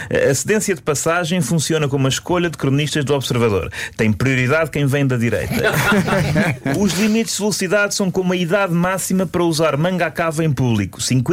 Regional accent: Portugal; Somos portugueses, nós a conduzir somos irritadiços, amargurados, rancorosos.

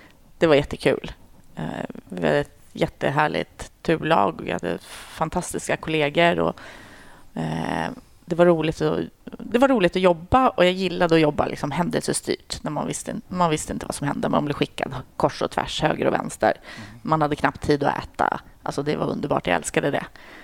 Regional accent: Uppsala County, Sweden; now in Stockholm, Sweden; Jag är född i Stockholm, men sen är jag uppväxt utanför Uppsala. Mm. Men jag flyttade tillbaka till Stockholm när jag började på polishögskolan.

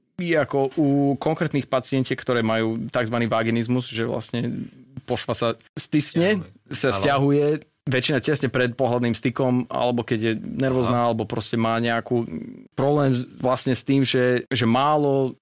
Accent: California, United States; Slovak is a second language; moved away as an adult; now in Slovakia; asi som sa prezradil sem tam nejakým prízvukom. Snažím sa, ale slovenčina je veľmi ťažká reč. A pochádzam z Kalifornii.

